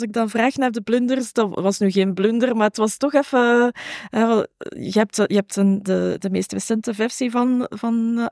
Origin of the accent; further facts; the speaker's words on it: Mechelen, Flanders, Belgium; ik ben oorspronkelijk niet van hier. Ik ben van Mechelen, dat is niet zo ver van hier. Maar ja, toch 15 kilometer of zo.